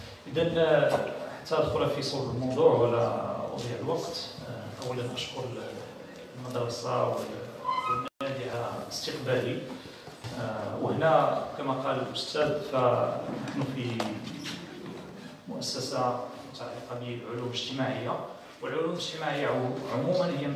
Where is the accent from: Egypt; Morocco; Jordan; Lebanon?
Morocco; مثلا نحن كمغاربة نستهلك ونستورد الثقافة